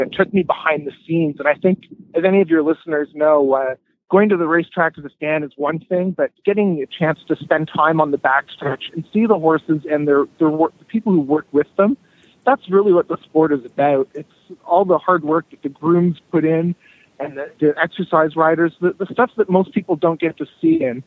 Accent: Ontario, Canada; I'm from an Irish family. You know, horse racing and football or the soccer are the two big sports for us. And I grew up coming to the racetrack. I lived not far from Woodbine

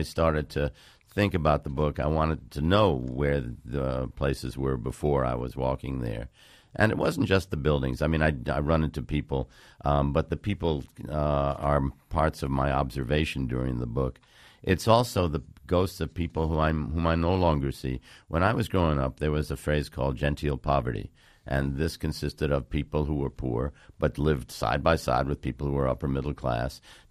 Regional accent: New York City, New York, United States; born there; But I was born in Gramercy Park, which was a great place for a kid who wanted to be a writer

